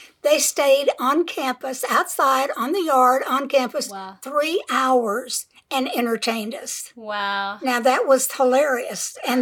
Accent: San Diego, California, United States; and I grew up in San Diego, and when we would go to dance at one of the clubs there

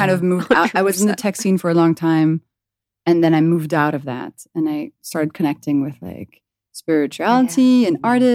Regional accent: France; also born or lived in London / Philadelphia / Washington DC; I grew up in France and I lived in London mm-hmm. and I lived in Philadelphia and DC.

